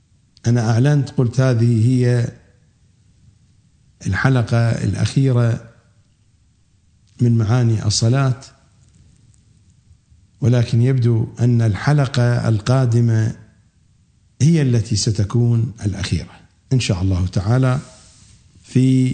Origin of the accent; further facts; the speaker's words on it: Iraq; accent: Iraqi; كما نقول نحن في لهجتنا العراقية، ما يخالف